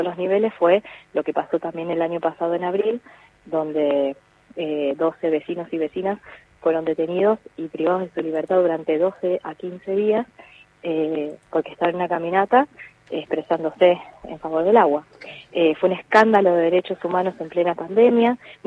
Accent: Andalgalá, Catamarca, Argentina; nosotros somos el pueblo de Andalgalá, no bien.

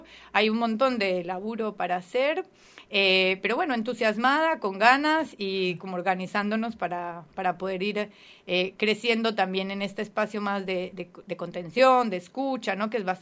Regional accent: Colombia; now in La Pampa, Argentina; soy colombiana, sí. Yo ya hace 12 años vivo en Argentina, pero bueno, soy de Colombia y acá en La Pampa estoy hace un año y medio larguito ya.

